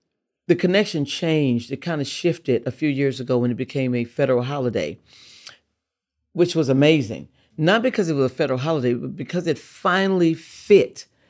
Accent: Port Arthur, Texas, United States; born there; I'm from the United States of America. I was born in Port Arthur, Texas on May 6, 1957.

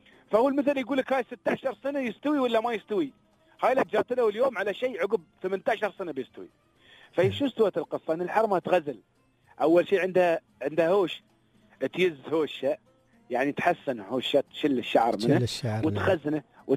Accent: Yemen; now in United Arab Emirates; اليوم ما شاء الله عندنا دخاتر نحن يمنيين هني

